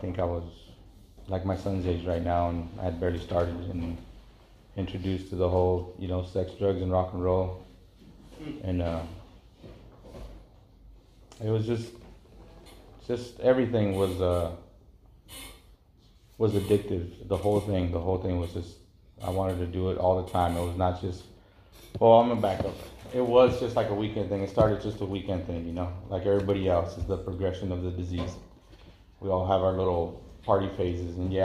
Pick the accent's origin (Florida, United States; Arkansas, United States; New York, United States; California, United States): California, United States; Santa Maria; also born or lived in Mexico; I was born in Mexico. I was brought over here, raised here. I'm all over Santa Maria. Never was really in one spot. I was always just moving around.